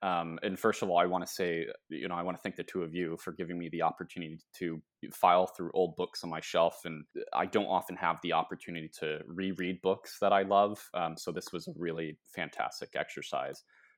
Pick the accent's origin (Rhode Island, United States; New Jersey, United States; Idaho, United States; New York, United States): Idaho, United States; now in Boston, United States; I was being bombed, but I'm from Southeast Idaho. So, you know, at the time, big cities still kind of like frightened me.